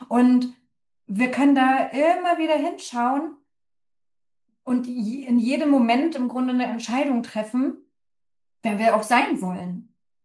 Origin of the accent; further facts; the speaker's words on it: East Germany, Germany; ich bin ja in der DDR also geboren und aufgewachsen